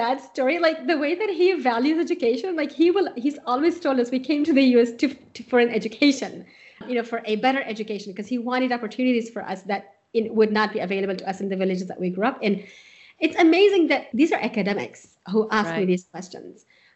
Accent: Swat, Khyber Pakhtunkhwa, Pakistan; that's where I'm from. I'm from Swat, Pakistan. I was born there.

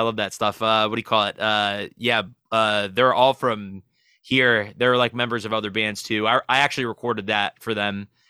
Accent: Florida, United States; also born or lived in Baltimore; So I'm actually not from Florida. I'm from Baltimore. Yeah. I moved here when I was real young though. So, I mean, you could say that I'm from Florida. Yeah, I just, you know, we moved to like right outside of Fort Lauderdale

